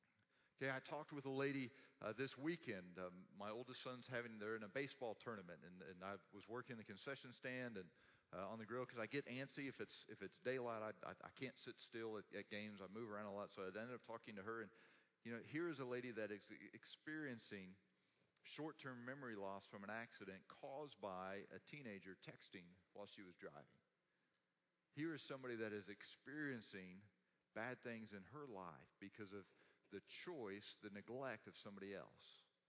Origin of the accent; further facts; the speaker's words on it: Texas, United States; You know, I grew up in Texas.